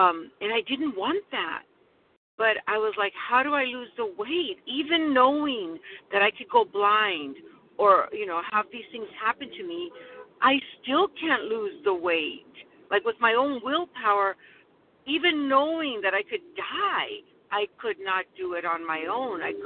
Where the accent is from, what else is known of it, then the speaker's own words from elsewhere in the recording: California, United States; I am from California